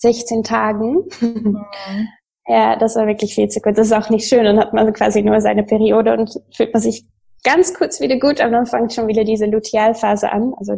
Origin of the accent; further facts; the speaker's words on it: Netherlands; German is a second language; now in Hamburg, Germany; ich komme aus den Niederlanden und wohne jetzt schon 4 Jahre in Hamburg.